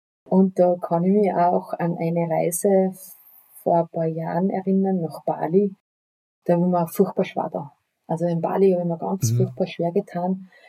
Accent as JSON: {"language": "German", "region": "Saxony", "country": "Germany", "tie": "born or raised there", "said": "einen Platz in der Nähe von mir, wo ich aufgewachsen bin, in der Oberlausser."}